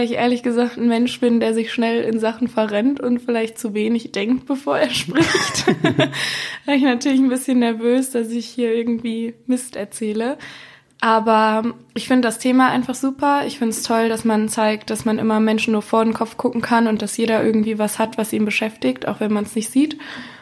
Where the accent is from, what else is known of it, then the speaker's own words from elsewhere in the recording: Düsseldorf, North Rhine-Westphalia, Germany; born there; now in Wuppertal, Germany; ich bin 23 und ich komme gebürtig aus Düsseldorf, aber wohne und studiere in Wuppertal.